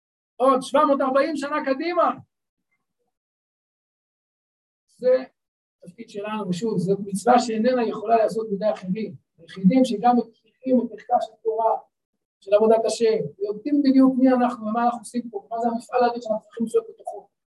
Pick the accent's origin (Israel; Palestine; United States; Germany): Palestine; Beit El, West Bank; אני גדלתי בבית אלבית. דוסים, באמת, יש לי רק הכרת הטוב. גדלתי שם סביב הישיבה, באמת נפלא.